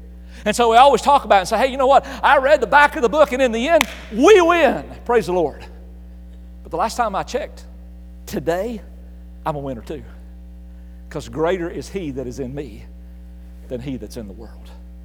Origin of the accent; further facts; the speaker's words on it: Appalachia, United States; You know, growing up in Appalachia, chai was just not one of those things we had.